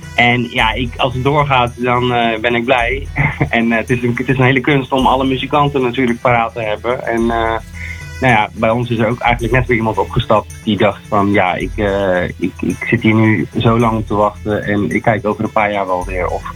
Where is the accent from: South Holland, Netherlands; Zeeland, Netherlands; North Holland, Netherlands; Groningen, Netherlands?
South Holland, Netherlands; Rotterdam; Nou, ik ben van Rotterdam... Na 15 jaar Rotterdam ben ik naar het Brabantse platteland verhuisd.